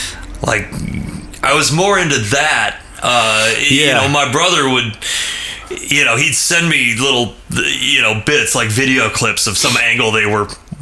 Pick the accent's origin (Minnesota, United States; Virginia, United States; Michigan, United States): Minnesota, United States; Minneapolis; I grew up in Minneapolis.